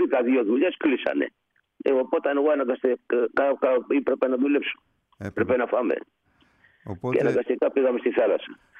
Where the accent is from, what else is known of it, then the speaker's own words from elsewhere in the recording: Syros, South Aegean, Greece; Από Σύρο.